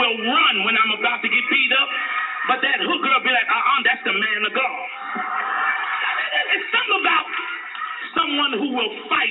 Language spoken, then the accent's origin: English; New York, United States; I'm from New York. I've been saved now 30 years or more. I can't keep count. I live in the country now.